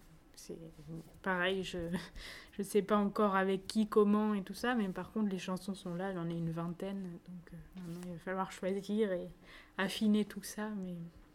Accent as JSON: {"language": "French", "town": "Nancy", "region": "Grand Est", "country": "France", "tie": "born there", "said": "Et moi, je suis née à Nancy, donc au nord de la France"}